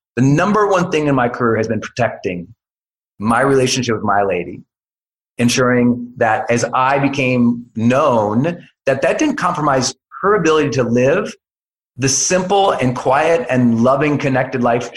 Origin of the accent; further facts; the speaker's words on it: Montana, United States; I did everything to play under the radar because I'm a kid from Montana and all the attention was freaking me out.